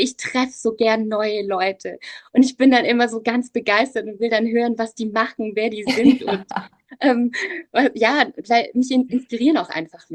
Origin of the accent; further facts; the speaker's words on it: Lake Constance, Germany; now in Munich, Germany; Okay, also ursprünglich komme ich gar nicht aus München, sondern ich komme eigentlich vom Bodensee und bin jetzt auch schon, ich würde sagen, 20 Jahre in München.